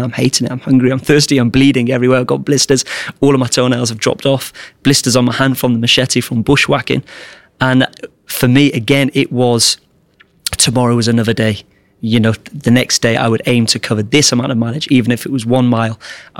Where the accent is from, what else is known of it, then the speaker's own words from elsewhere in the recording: Wales, United Kingdom; I came back from Thailand I moved back into my parents' place in Wales. I had about £200 to my name.